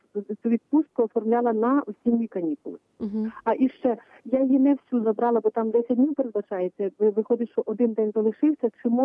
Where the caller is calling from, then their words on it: Zhytomyr Oblast, Ukraine; я з Житомирської області.